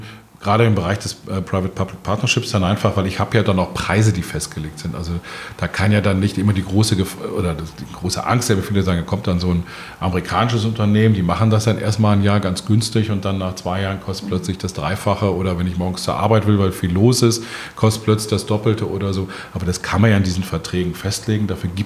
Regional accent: Bonn, North Rhine-Westphalia, Germany; born or raised there

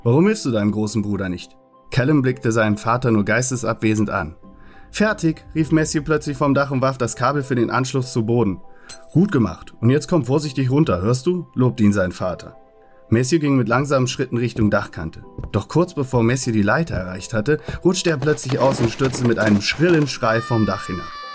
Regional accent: Cologne, North Rhine-Westphalia, Germany; bei uns in Fühling, wo ich aufgewachsen bin.

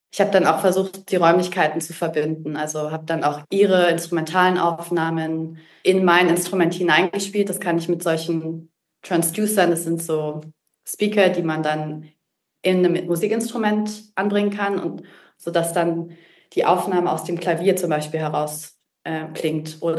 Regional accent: Munich, Bavaria, Germany; also born or lived in Lucerne; now in Bern, Switzerland; ich komme aus Deutschland ursprünglich, aus München und lebe jetzt seit einigen Jahren in der Schweiz, erst in Luzern, wo ich noch Jazzstudium und freie Improvisation gemacht habe. Und jetzt bin ich seit eineinhalb Jahren in Bern

